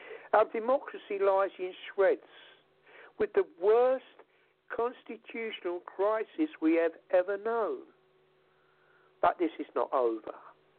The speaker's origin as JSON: {"language": "English", "region": "England", "country": "United Kingdom", "said": "I'm an Englishman"}